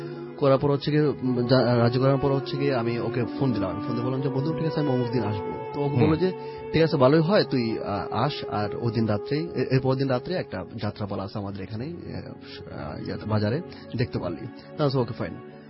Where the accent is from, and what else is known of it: Dhaka, Dhaka Division, Bangladesh